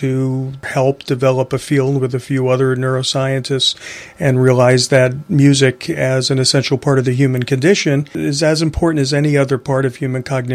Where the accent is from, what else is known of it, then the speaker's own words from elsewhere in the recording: Bronx, New York, United States; arrived when I was 7 and did the Ed Sullivan Show in my hometown. And like so many young people at that time, certainly teenagers around my block, were forming bands. … are from my neighborhood in the East Bronx.